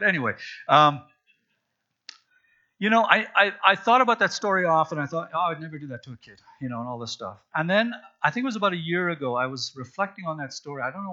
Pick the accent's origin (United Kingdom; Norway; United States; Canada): Canada; Saskatchewan; Well, I was from Saskatchewan, I'd never seen a chainsaw because we don't have trees, we don't need chainsaws.